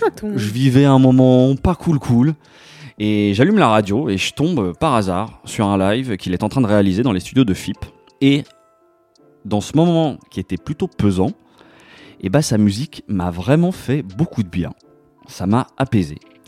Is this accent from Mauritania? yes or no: no; France; now in Paris, France; je pense que je suis un petit Français tu vois, qui vit à Paris